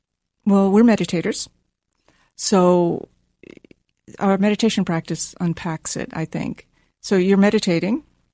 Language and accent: English; Washington, District of Columbia, United States; Washington, D.C.